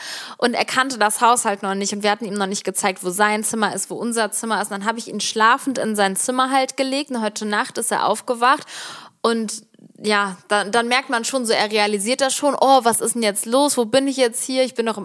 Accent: Cologne, North Rhine-Westphalia, Germany; weil wir kommen ja aus Köln

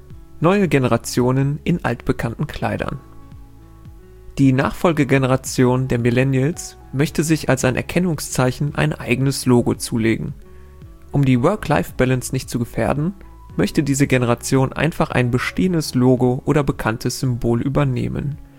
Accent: Rhineland, Germany; Als Rheinländer muss ich mich sehr anstrengen, nicht einfach Viertel zu sagen, aber ich glaube, Viertel ist etwas hochdeutscher.

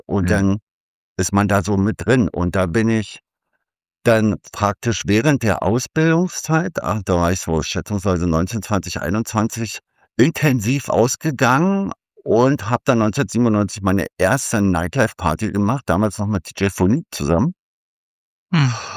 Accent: Berlin, Germany; also born or lived in Dresden; Ich bin eigentlich aus dem Prenzlauer Berg. Und in Dresden geboren, das wissen die meisten gar nicht, aber meine Eltern sind nach Berlin gezogen, da war ich noch kein Jahr. Also Berliner sozusagen, Prenzlauer Berg groß geworden.

